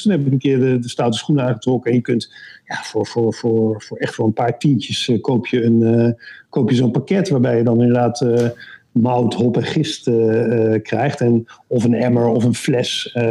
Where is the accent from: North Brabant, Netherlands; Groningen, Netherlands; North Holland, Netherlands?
North Brabant, Netherlands; Bergen op Zoom; Ik ben geboren en getogen in Berg op Zoom. En vlakbij de Belgische grens.